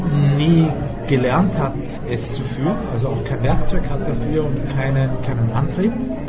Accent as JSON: {"language": "German", "country": "Austria", "said": "Man fühlt sich schon sehr zu Hause als Österreicher."}